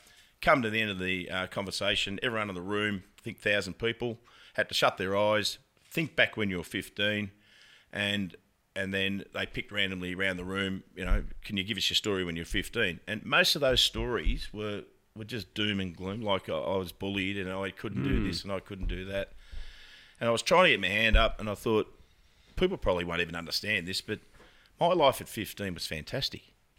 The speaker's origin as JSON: {"language": "English", "town": "Preston", "region": "North West England", "country": "United Kingdom", "tie": "born or raised there", "said": "I was born and bred in West Preston, and I went to local St. Ralph's and also down to Sacred Heart in Preston, and then across the road to Morris Brothers Preston"}